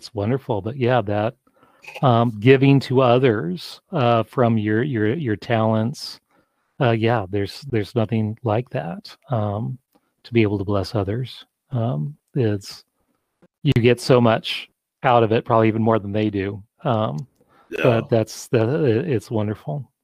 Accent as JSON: {"language": "English", "region": "West Coast", "country": "United States", "said": "when I'm from the West Coast, my wife's from the East Coast, and we lived on the East Coast."}